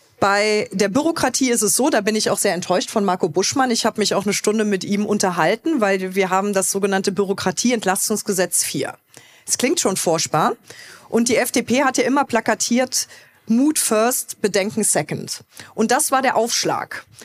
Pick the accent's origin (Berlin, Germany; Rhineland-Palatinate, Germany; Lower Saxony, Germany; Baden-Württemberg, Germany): Rhineland-Palatinate, Germany; Trier; ich bin Rheinland-Pfälzerin, ich komme aus Trier